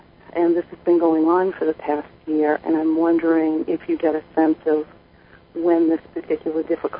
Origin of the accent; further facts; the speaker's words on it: Massachusetts, United States; I'm from Massachusetts.